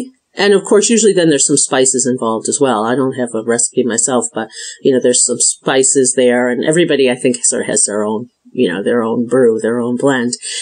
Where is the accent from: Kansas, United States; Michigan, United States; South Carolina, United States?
Michigan, United States; I grew up in the Midwest. I'm from Michigan originally, and I have German in my background and some, you know, some Northern European.